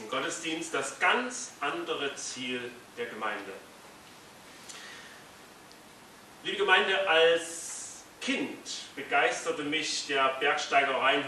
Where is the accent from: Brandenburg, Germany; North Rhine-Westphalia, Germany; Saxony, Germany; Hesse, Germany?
Saxony, Germany; Dresden; bei einem ihrer Besuche bei uns in Dresden, sie konnten uns ja besuchen, wir leider nie